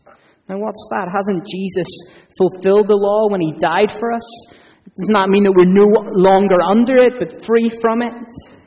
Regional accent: Ireland; And as an Irishman, it's entirely reasonable to start with what is second before we look at what is first.

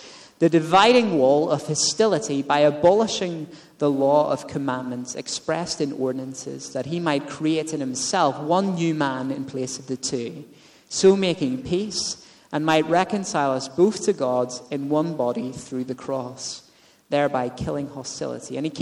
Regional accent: Belfast, Northern Ireland, United Kingdom; now in Carlisle, United Kingdom; As you know, I grew up in Belfast.

